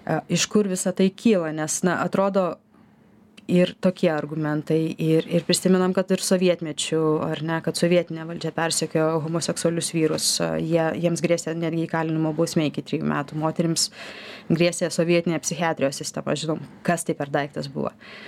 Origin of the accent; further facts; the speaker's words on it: Samogitia, Lithuania; Aš pati esu žemaitė